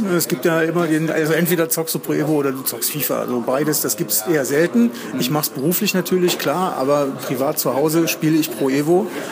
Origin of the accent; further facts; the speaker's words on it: Cologne, North Rhine-Westphalia, Germany; born there; Ich bin in Köln geboren